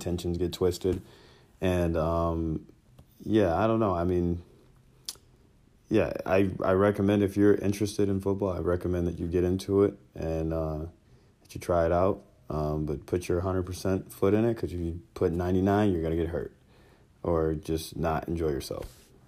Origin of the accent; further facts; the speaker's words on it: Atlanta, Georgia, United States; I was born in the South, specifically Atlanta, Georgia. Like the east side of Atlanta, if you guys know. Zone 6